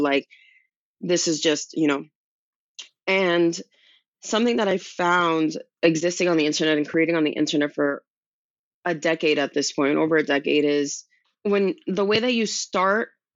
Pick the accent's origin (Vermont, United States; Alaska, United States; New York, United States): New York, United States; the stigma that I myself had towards it growing up in Washington Heights with drug dealers on my block.